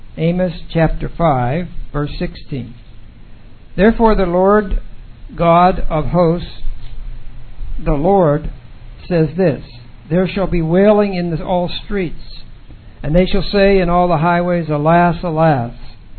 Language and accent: English; Pennsylvania, United States; also born or lived in Colorado; I don't know where you live, but I'm from Pennsylvania. We would get 2 and maybe 3. I lived in Colorado for most of my adult life.